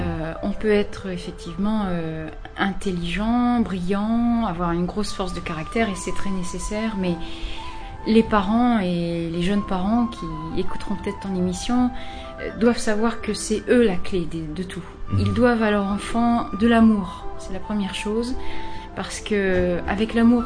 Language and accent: French; France; j'ai 45 ans, je suis française d'origine